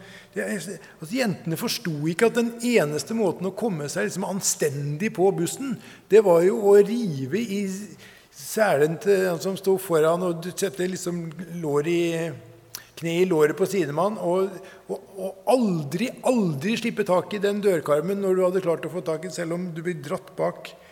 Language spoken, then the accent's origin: Norwegian; Ørje, Østfold, Norway; Jeg vokste opp i Ørje. Og gikk på videregående i Mysen, så vi måtte ta skolebuss.